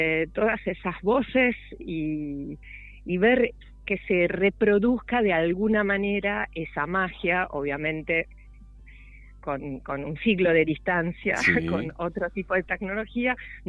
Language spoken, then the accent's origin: Spanish; Milan, Lombardy, Italy; Yo soy de Milán y se va a estar muy feliz.